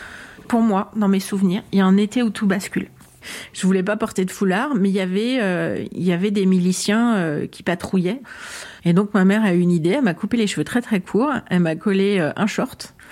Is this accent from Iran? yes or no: yes; Iran; French is a second language; now in France; j'ai 52 ans, je suis née en Iran évidemment, je viens d'une famille relativement aisée